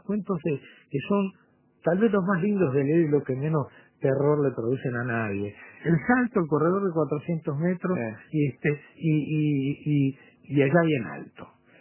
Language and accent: Spanish; Montevideo, Uruguay; en los hombres jóvenes del interior del país, digo porque yo soy, nací allí, me crié en Montevideo